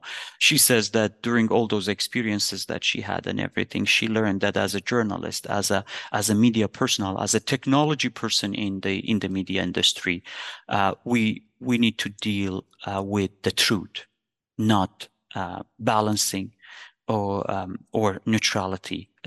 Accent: Iran; English is a second language; moved away; I have not been back in my hometown for the last more than 20 years right now. My dad passed away, and I couldn't be with him at his last moments at that time because of the situation in Iran.

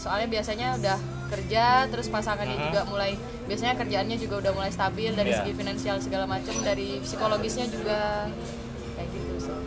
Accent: Tanjung Selor, North Kalimantan, Indonesia; Tanjung Selor.

